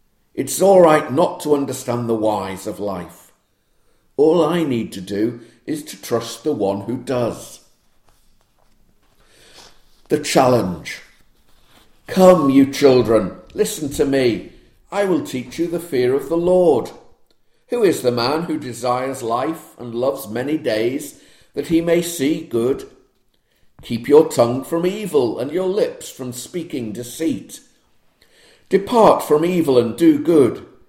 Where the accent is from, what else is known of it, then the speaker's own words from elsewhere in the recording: United Kingdom; Maybe it's because I'm British.